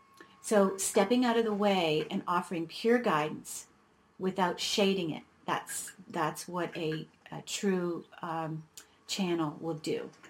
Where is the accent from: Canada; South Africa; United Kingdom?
Canada; now in Boulder, United States; I grew up in Canada, and I had my fill of cold weather and snow. And here I am having to move at this point in my life to Boulder.